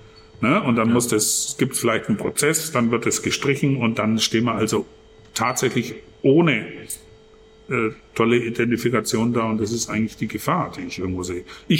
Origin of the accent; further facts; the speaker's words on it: Bavaria, Germany; wobei ich immer gern Franke bin. Also ich sage heute noch, wenn einer sagt, ach, Sie sind aus Bayern, dann sage ich, nee, ich bin aus Franken.